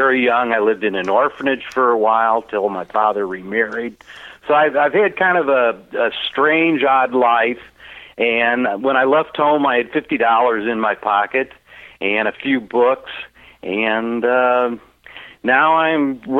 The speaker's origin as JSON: {"language": "English", "town": "St. Louis", "region": "Missouri", "country": "United States", "said": "Well, I'm from St. Louis originally, and I live here now and teach a little English, but I write full time."}